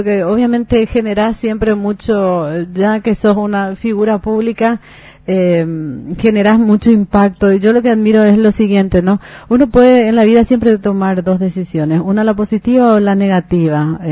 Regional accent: Paraguay; uno se siente orgullosa como paraguayo y paraguaya

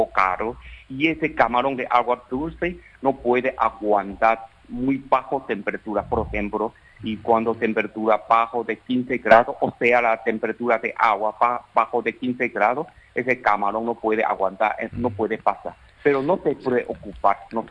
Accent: Taiwan; Spanish is a second language; now in Paraguay; yo soy técnico de Taiwán

